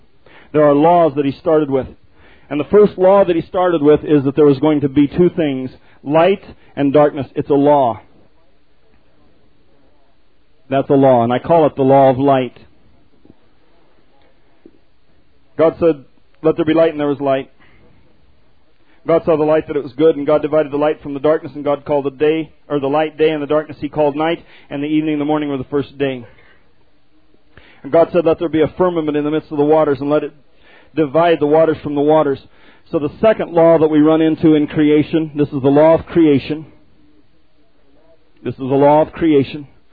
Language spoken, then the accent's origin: English; Denver, Colorado, United States; I grew up in Denver.